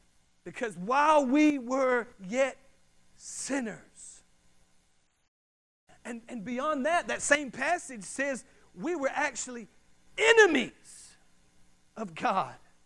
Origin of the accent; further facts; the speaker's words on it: the South, United States; sometimes I was born and raised in the South, but even me, I could barely understand this guy sometimes.